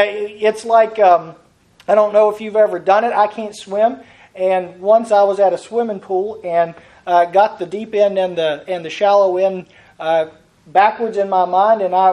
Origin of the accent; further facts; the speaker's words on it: Virginia, United States; Yeah, I'm an American. I'm a Virginian.